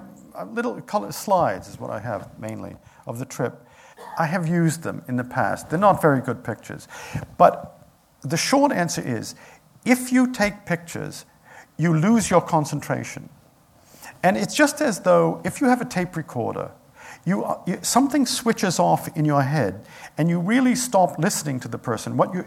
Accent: United States; They didn't have any ill will toward me as an American

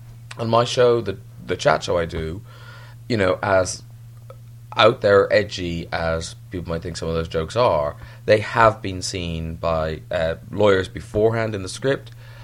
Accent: Ireland; I grew up in Ireland.

